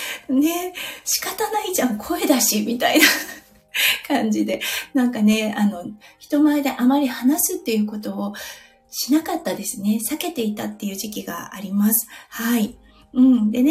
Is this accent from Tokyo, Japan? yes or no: no; Iwate, Japan; 私、岩手出身なんですけれども、